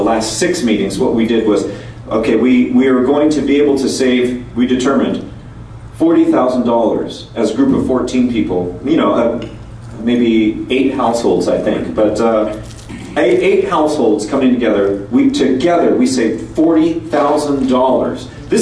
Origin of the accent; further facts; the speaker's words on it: Los Angeles, California, United States; born there; now in Boston, United States; So, I was born in Los Angeles in 1972. My parents were Japanese Americans.